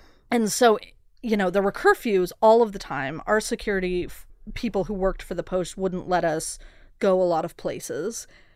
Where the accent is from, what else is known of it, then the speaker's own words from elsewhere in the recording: Portland, Oregon, United States; I grew up in part in Portland, and that newspaper at the time was just incredibly good.